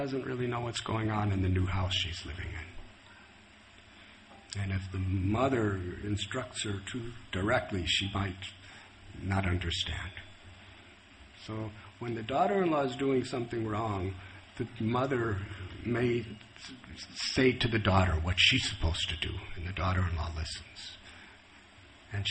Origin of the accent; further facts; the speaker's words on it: Illinois, United States; also born or lived in Pennsylvania; I was born and raised in Illinois.